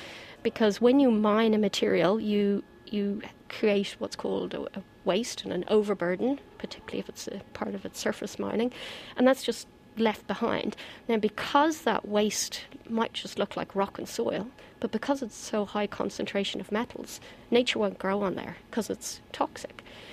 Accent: Ireland; I was raised in Ireland and I always was outdoors

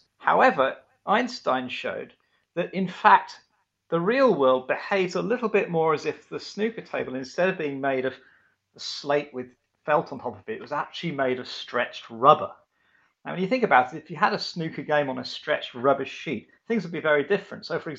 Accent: Sheffield, Yorkshire and the Humber, United Kingdom; And because I'm from Sheffield, the analogy is going to involve snooker

